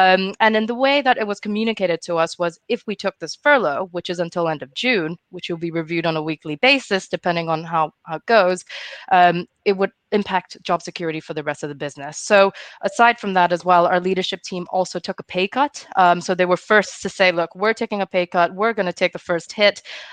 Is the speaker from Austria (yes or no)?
no; Hong Kong; moved away as an adult; I'm initially from Hong Kong. So I came here, did my master's